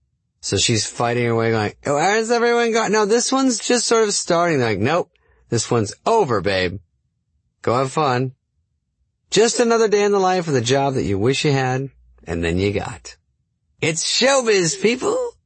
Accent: Arizona, United States; I'm from Arizona, so I had to keep the feathered hair blonde, the body crispy.

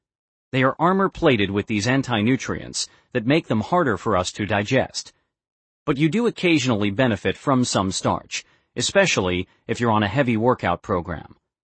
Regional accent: New Mexico, United States; I grew up in New Mexico harvesting my own pine nuts, and they were amazing.

